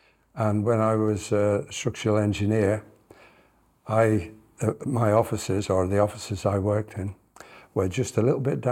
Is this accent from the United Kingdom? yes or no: yes; Liverpool, North West England, United Kingdom; I'm originally from Liverpool.